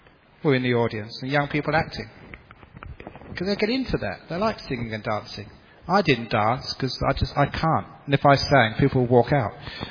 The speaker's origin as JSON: {"language": "English", "region": "England", "country": "United Kingdom", "tie": "born or raised there", "said": "Certainly because I grew up in England, and I studied the history, which was European history."}